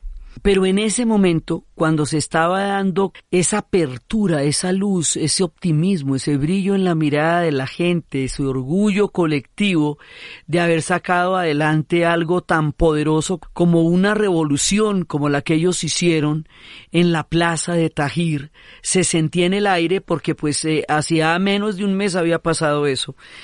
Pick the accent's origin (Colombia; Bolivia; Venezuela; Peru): Colombia; Bogotá; y lo digo como bogotana